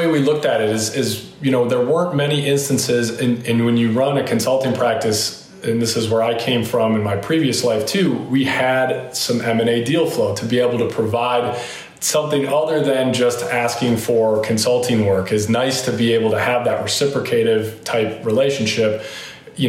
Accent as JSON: {"language": "English", "region": "Michigan", "country": "United States", "tie": "born or raised there", "said": "Michigan. I'm actually Kalamazoo is the bigger town that is probably someone might have heard of. Not my hometown is not a chance for that one."}